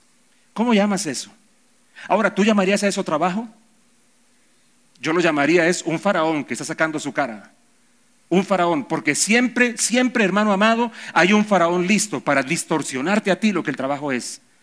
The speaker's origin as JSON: {"language": "Spanish", "town": "Bucaramanga", "region": "Santander", "country": "Colombia", "said": "Yo no soy madridista, yo soy bumanguesista. Soy de Bucaramanga."}